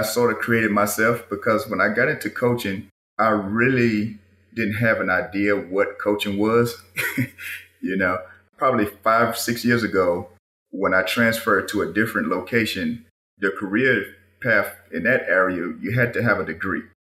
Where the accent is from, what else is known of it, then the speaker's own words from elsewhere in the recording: Columbia, Mississippi, United States; got out of the service and returned back to my hometown of Columbia, Mississippi.